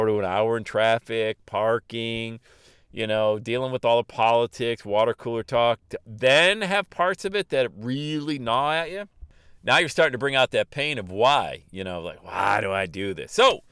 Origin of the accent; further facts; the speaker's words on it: Buffalo, New York, United States; He's from Rochester, I was from the Buffalo area.